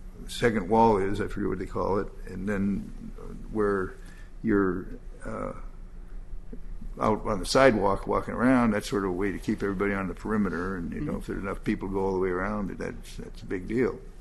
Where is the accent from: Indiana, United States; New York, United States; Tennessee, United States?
Indiana, United States; South Bend; I come from South Bend